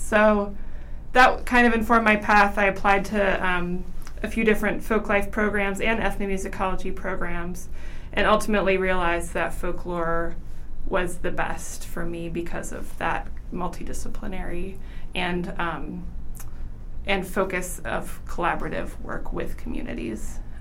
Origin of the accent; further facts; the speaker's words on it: Indiana, United States; I grew up in Elkhart County in northern Indiana, and my dad played old-time music and had a folk radio show